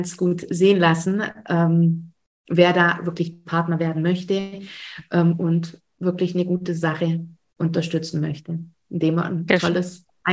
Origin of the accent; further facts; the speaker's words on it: Auletta, Campania, Italy; stammen natürlich aus Auletta, meinem Heimatdorf.